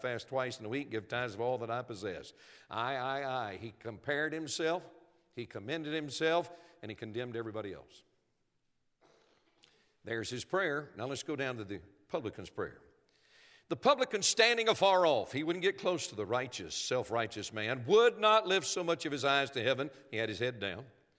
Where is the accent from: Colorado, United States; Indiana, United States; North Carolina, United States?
North Carolina, United States; Your pastor's from West Virginia. I'm from North Carolina. He will understand this.